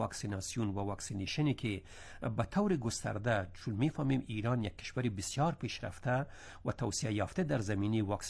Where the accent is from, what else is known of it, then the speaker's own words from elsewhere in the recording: Afghanistan; now in Iran; ما به عنوان یک افغان، به عنوان یک مهاجر، یک پناهنده، یک کسی که در خانه خود نتانستیم بمانیم،